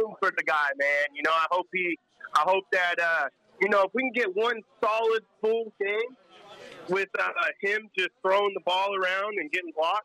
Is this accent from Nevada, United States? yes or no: yes; Las Vegas, Nevada, United States; I'm from Vegas. You know a jacuzzi's going up in that room.